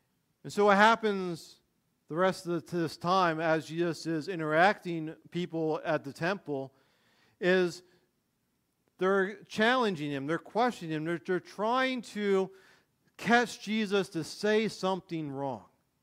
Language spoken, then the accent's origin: English; Erie, Pennsylvania, United States; when I was growing up in Erie, my dad would work in Erie